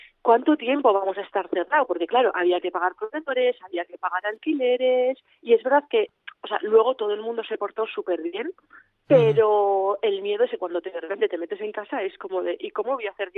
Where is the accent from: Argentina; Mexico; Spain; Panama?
Spain; San Sebastián, Basque Country; yo soy del Antiguo de toda la vida